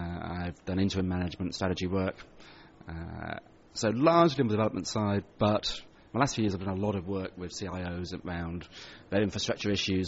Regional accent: Manchester, North West England, United Kingdom; moved away as an adult; I'm Chief Technology Officer at Avanade in the UK. I'm from Manchester in the UK originally. I lived in the south for many years now.

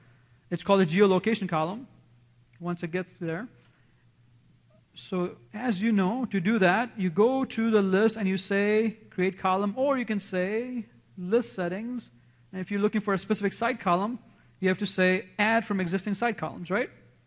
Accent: Chicago, Illinois, United States; I don't know if I mentioned this before, but I'm from Chicago.

